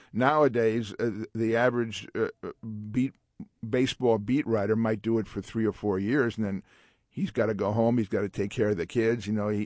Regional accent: San Francisco, California, United States; I mean, I grew up in San Francisco. I wanted to stay around here

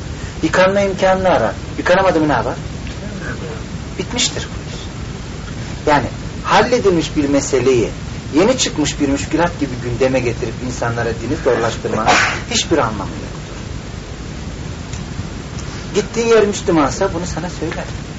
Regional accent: Anatolia, Turkey; Abdest için. Anadolu'da bizim oralar da böyledir.

